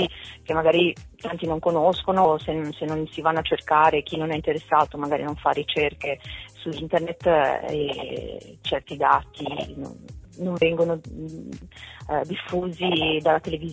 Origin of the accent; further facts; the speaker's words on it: Genoa, Liguria, Italy; io sono una genovese, nata, cresciuta e vissuta sempre a Genova.